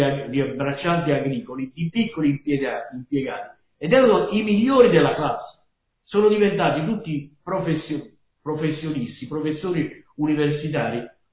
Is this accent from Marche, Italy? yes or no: no; Naples, Campania, Italy; che si sono fatti, come si dice a Napoli, dalle mie parti, che si sono fatti la casa con grandi sacrifici